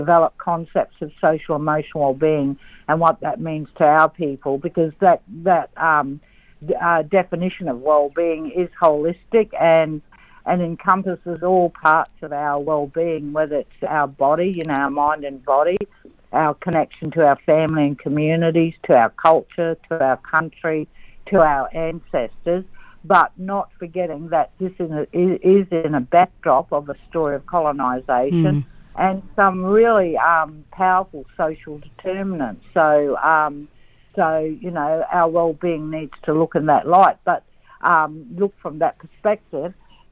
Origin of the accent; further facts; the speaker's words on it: Darwin, Northern Territory, Australia; now in Perth, Australia; I was born and grew up in Darwin, so I say a part of my heart always belongs to Larrakia Nation as well. But I came to Perth to study psychology back in the Ice Age.